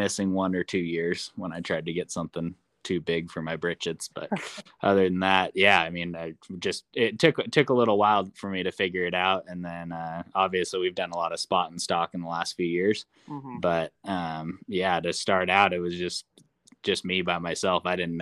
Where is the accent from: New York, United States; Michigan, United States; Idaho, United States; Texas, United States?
Idaho, United States; Yep. Cool. I grew up in Idaho, born and raised.